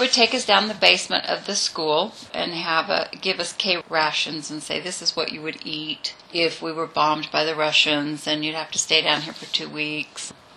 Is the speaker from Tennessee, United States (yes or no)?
no; Cedar City, Utah, United States; I was born and raised in Cedar City.